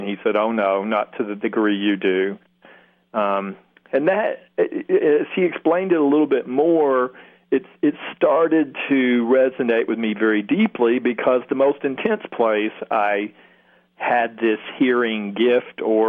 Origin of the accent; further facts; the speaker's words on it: Kentucky, United States; I grew up in Kentucky on a farm with animals